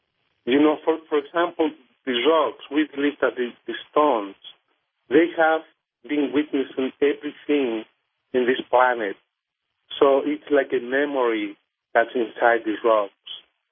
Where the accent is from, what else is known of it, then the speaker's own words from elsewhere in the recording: Cerro Mayo, Cusco, Peru; English is a second language; I was born and raised in Cerro Mayo, which is close to Cusco, and this is more or less 15,000 feet from sea level.